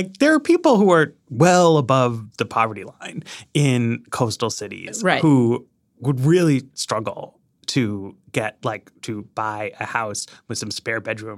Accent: New York, United States; born or raised there

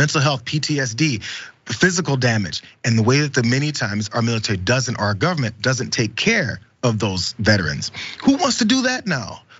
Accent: St. Louis, Missouri, United States; When I grew up in St. Louis, that a few did it that for that very reason.

